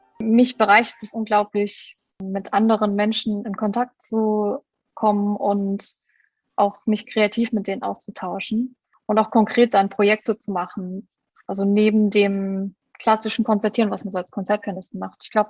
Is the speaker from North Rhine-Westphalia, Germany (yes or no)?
no; Saarland, Germany; meine Heimat ist ja das Saarland, da wo auch meine Eltern sind.